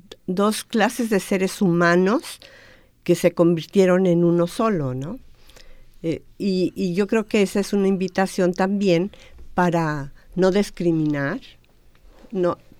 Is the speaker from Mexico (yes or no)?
yes; Mexico; yo soy de México